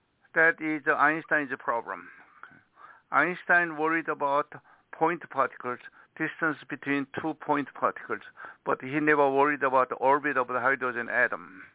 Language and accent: English; South Korea; English is a second language; now in United States; Okay, I came from Korea.